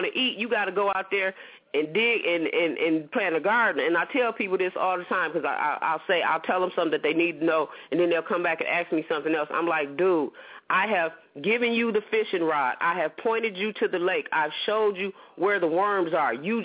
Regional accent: United States; born there; No, homie, I was born in America. I'm an American.

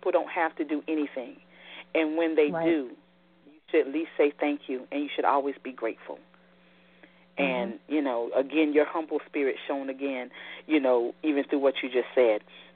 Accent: Tabor City, North Carolina, United States; I'm starting with my community that I grew up in Tabor City, North Carolina.

